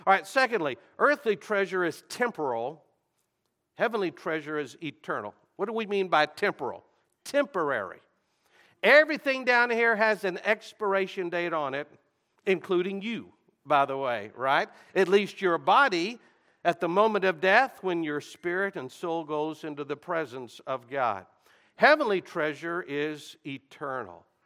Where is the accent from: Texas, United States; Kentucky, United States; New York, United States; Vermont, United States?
Texas, United States; Houston; I mentioned to you, I'm from Houston.